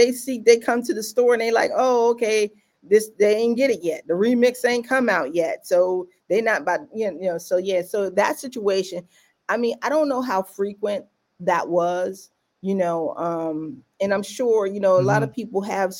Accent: Washington, District of Columbia, United States; A lot of people didn't even think I was from D.C.

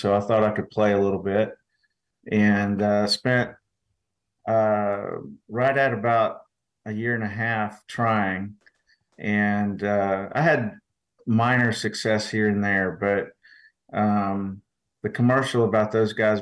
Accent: Atlanta, Georgia, United States; moved away as an adult; one of the reasons I came from Atlanta, where I grew up, to go to the University of Oklahoma, because it had a great golf program.

